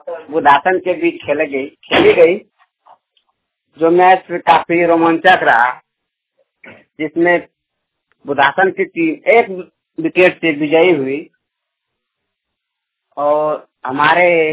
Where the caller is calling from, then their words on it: Jharkhand, India; Eight post door थाना मेहरमा जिला गोड्डा झारखंड से बोल रहा हूँ।